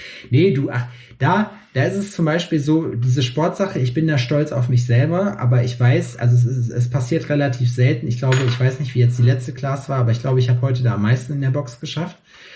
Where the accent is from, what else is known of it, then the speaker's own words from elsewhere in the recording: Schalksmühle, North Rhine-Westphalia, Germany; now in Jena, Germany; bei mir in meiner Heimat in Schalksmühle würde das niemals funktionieren.